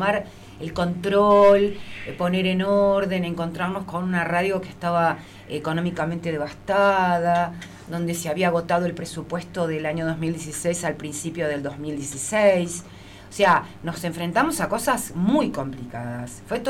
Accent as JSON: {"language": "Spanish", "region": "Buenos Aires", "country": "Argentina", "moved": "yes", "lives_now": "Patagonia, Argentina", "said": "Yo hace años que vivo en la Patagonia por decisión propia, soy porteña, pero decidí por mi cuenta venir a vivir a la Patagonia. A uno lo conmueve, siendo de la ciudad más importante de la Argentina"}